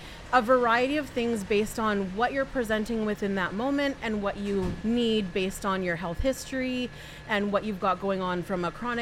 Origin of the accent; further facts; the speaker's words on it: Canada; I'm Canadian, yep.